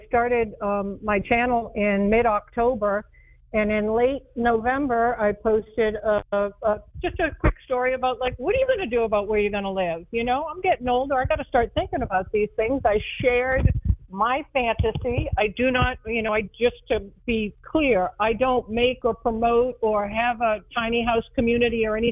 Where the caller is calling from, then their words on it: Pensacola, Florida, United States; I am in Pensacola, Florida today, up in the panhandle, right on the border.